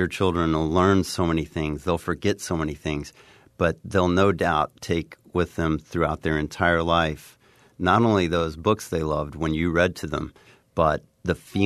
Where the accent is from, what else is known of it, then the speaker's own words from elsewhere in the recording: Lexington, Kentucky, United States; also born or lived in Missouri; I grew up in Lexington, Kentucky, born in Missouri, and this is one thing I do share with the little guys